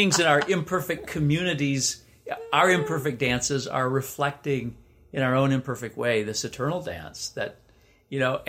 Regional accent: Michigan, United States; But, you know, growing up in Michigan, lots of people polka in Michigan, but my family didn't.

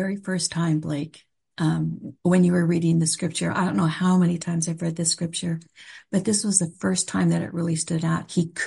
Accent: West Coast, United States; I'm from the West Coast. That's a very spiritual kind of way of looking at it out here.

